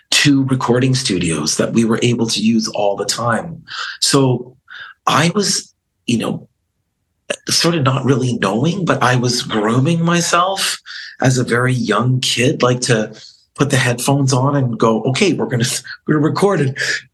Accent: Guelph, Ontario, Canada; I was also living in Van Nuys, where there were a lot of gangs and a lot of gang violence. And I was born and raised in Guelph

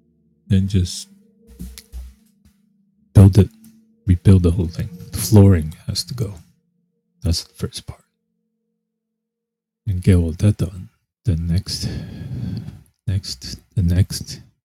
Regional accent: New Jersey, United States; I'm like, yeah, I feel like home. I grew up in Jersey. We grew up in Jersey.

